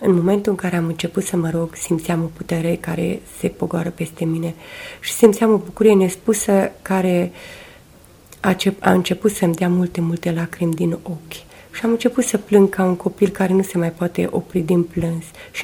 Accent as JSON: {"language": "Romanian", "town": "Rebrișoara", "region": "Bistrița-Năsăud", "country": "Romania", "tie": "born or raised there", "said": "Aici, în Rebrișoara. Și m-a lăsat aici, în satul meu, să mă duc la adunare."}